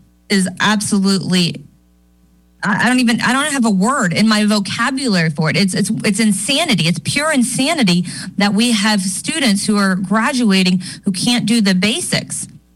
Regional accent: Florida, United States; I'm from Florida, and we didn't have a exam at the end.

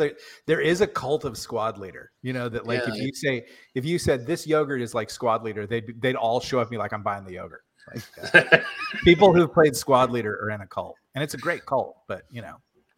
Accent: the South, United States; I'm from the South. We don't maintain things.

